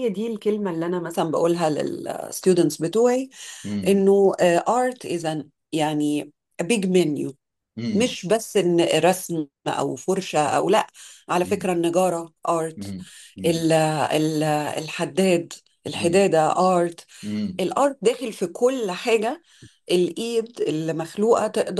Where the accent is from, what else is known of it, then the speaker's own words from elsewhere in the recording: Kuwait; انا درست يعني سنين المدرسه كلها، انا كنت في الكويت، انا اتولدت في الكويت واثقلت هذه الموهبه في الكويت.